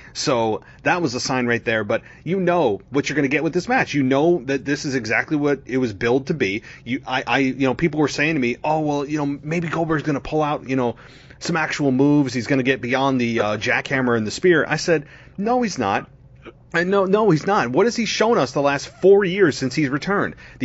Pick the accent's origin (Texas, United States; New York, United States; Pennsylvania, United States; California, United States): New York, United States; right here in my hometown in New York.